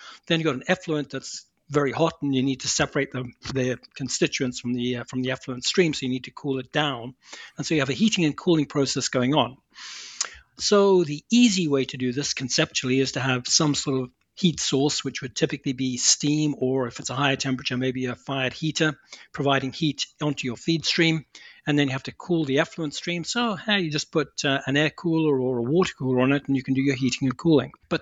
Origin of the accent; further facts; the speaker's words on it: Zimbabwe; moved away as an adult; also born or lived in England; So going back to the very beginning, I was born in Africa, what is now Zimbabwe, although back then it was Rhodesia. I went through high school there and then moved to England to the University of Cambridge